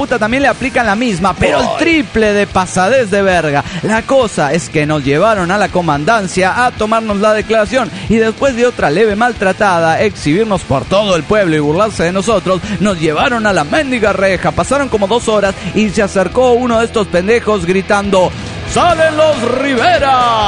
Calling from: Álvaro Obregón, Michoacán, Mexico; de Álvaro Obregón, Michoacán, México.

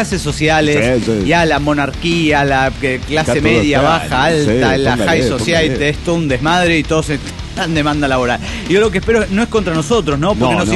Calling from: Guadalajara, Jalisco, Mexico; de Guadalajara, Jalisco.

